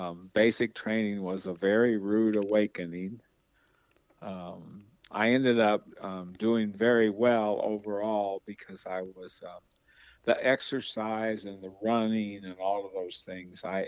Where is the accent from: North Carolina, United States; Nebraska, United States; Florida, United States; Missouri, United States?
Nebraska, United States; Fremont; I'm from Fremont, Nebraska, which turns out to be about 30 miles from the major center in Nebraska, which is Omaha.